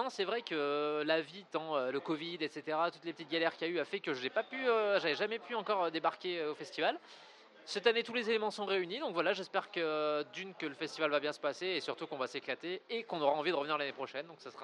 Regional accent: Nouvelle-Aquitaine, France; Moi, je suis originaire de Charente.

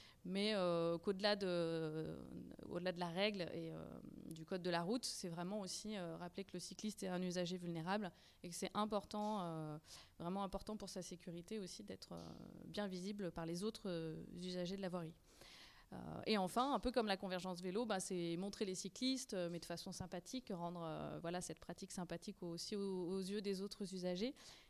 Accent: Auvergne-Rhône-Alpes, France; now in Lyon, France; Non, je suis pas très loin. Je suis drômoise.

